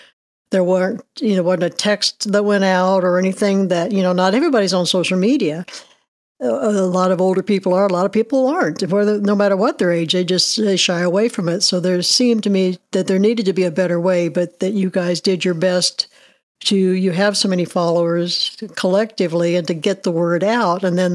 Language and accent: English; Mattoon, Illinois, United States; I'm from Mattoon, but I'm actually on Clearwater, so it wasn't something that affected me personally on a day-to-day basis. But I mean, that's my town